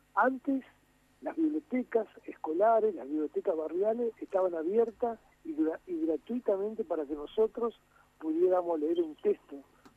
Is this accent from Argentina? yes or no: yes; Argentina